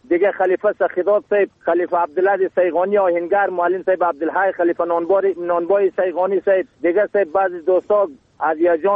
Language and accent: Persian; Yajer, Bamyan, Afghanistan; معمولتون صاحب از الاسوالی که همارد قریه یاجر ولایت ما بامیان، فعلا باشنده قریه قاغور زمین.